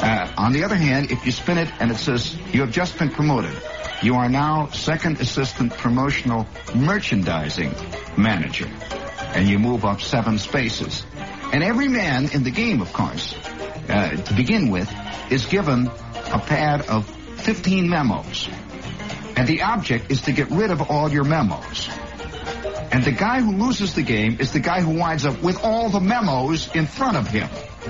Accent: Midwest, United States; I come from the Midwest, and one time when I was working out in the Midwest

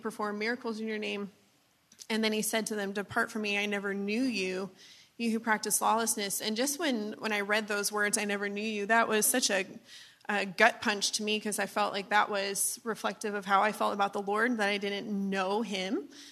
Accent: Vancouver, Washington, United States; also born or lived in Memphis; I lived in Memphis until I was 7, and then we moved out to the Pacific Northwest. So I grew up in Vancouver, Washington.

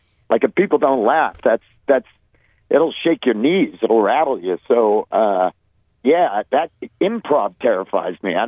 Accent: Maine, United States; And when I moved there from Maine, my wife at the time got a job working at the door, like taking IDs.

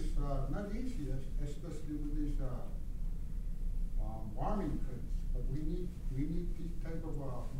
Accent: Barrow, Alaska, United States; But I'm from Barrow, Alaska, so I think. I feel very connected to what you're saying

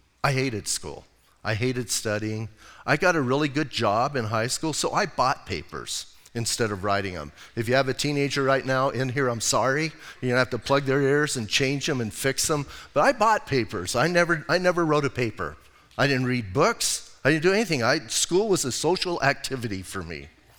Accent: Bisbee, Arizona, United States; I'm from Bisbee, Arizona.

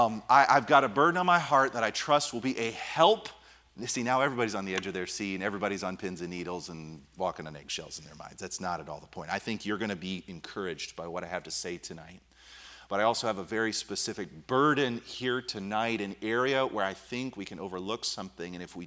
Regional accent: New Jersey, United States; one of my relatives in the church that I grew up in out in New Jersey.

